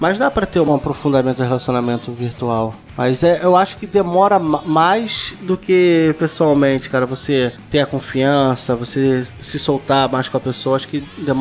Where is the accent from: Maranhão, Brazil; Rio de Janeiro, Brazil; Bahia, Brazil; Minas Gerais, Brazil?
Rio de Janeiro, Brazil; eu sou do Rio